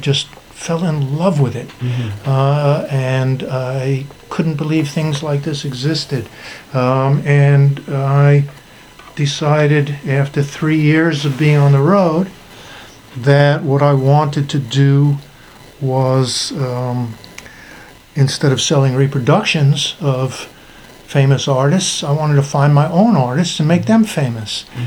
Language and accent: English; Brooklyn, New York, United States; I'm from Brooklyn, as I mentioned. I grew up because my neighborhood was a poor neighborhood.